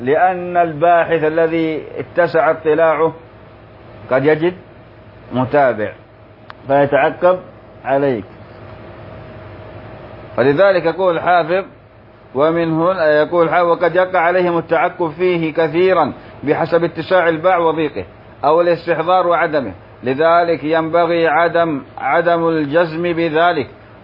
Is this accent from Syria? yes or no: yes; Homs, Homs Governorate, Syria; يا أهل حمص، ما أحد مننا أنا من حمص